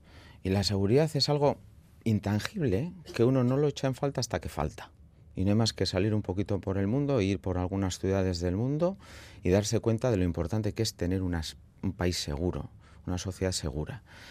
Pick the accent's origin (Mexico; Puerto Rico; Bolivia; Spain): Spain; Santurtzi, Basque Country; yo soy de Santurtzi, de la margen izquierda